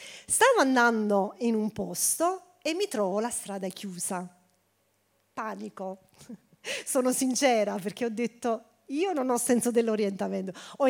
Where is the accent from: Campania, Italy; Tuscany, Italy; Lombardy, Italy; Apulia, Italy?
Campania, Italy; San Marco Evangelista; Sono di San Marco.